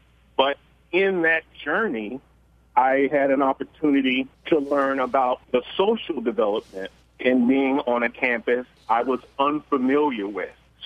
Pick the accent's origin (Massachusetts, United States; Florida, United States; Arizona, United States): Florida, United States; Jacksonville; I grew up in Jacksonville, Florida, as most Americans who love sports, as a little chocolate morsel, watching sports on TV